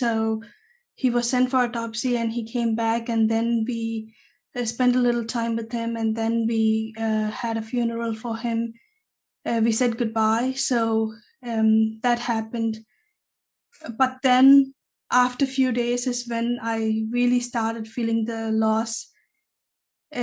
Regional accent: Tamil Nadu, India; English is a second language; moved away as an adult; now in Denmark; I'm born and brought up in India. And I'm from Tamil Nadu, which is in the southern part of India.

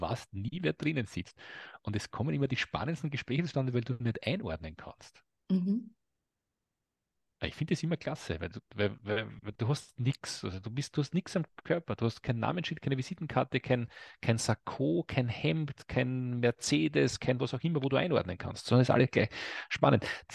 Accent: Austria; Bei uns in Österreich gibt es ja Titel. Wir sind ja die Titelkaiser.

